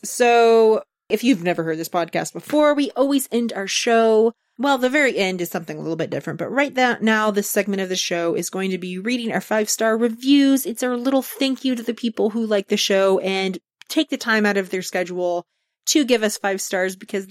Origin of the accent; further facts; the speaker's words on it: Arlington, Texas, United States; I may be a little biased because as I am from the Arlington-Fort Worth area, I love listening about things that happened right in my backyard.